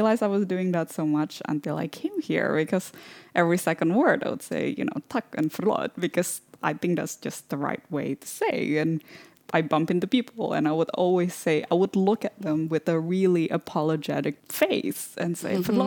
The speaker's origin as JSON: {"language": "English", "country": "Indonesia", "tie": "born or raised there", "also_born_or_lived": "Canada", "moved": "as an adult", "lives_now": "Sweden", "said": "So growing up in Indonesia, moving to Canada, and now in Sweden."}